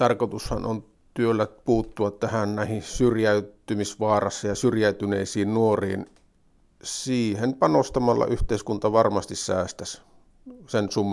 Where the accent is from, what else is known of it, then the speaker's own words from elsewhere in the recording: Haapajärvi, North Ostrobothnia, Finland; Kyllä, me ollaan Pohjois-Pohjanmaalta, joo.